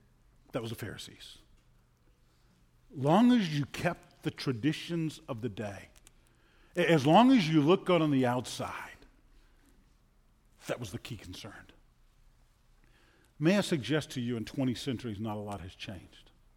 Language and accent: English; New Orleans, Louisiana, United States; As a kid growing up in New Orleans, we used to love All Saints Day.